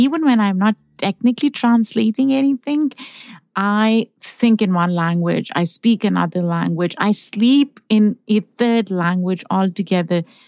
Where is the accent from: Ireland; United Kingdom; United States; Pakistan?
Pakistan; Urdu that I speak or Urdu that my husband speaks, because we grew up in Pakistan.